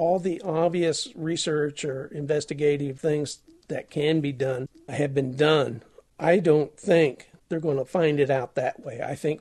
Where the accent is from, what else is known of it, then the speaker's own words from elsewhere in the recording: Indianapolis, Indiana, United States; born there; also born or lived in Colorado; Well, the whole thing's weird, but I believe I was born in Indianapolis. I have a lot of memories of Indianapolis, but the memories I have of Indianapolis are nowhere near as vivid as what the memories are of Colorado.